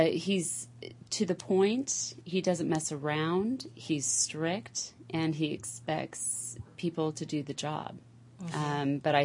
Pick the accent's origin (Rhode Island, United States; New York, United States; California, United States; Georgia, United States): California, United States; Santa Monica; I'm from Santa Monica, California.